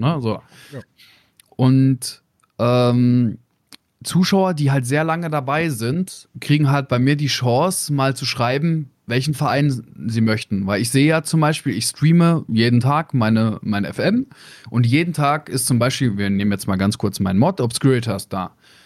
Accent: Bavaria, Germany; Ich bin in Bayern aufgewachsen.

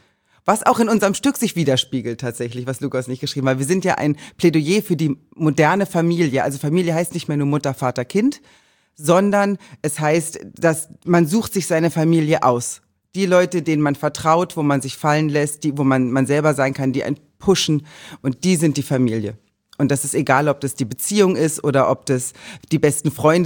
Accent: Thuringia, Germany; Nein, ich komme nicht aus Polen. Meine Großeltern kommen aus Polen und dann, ich komme aus Thüringen. Ursprünglich.

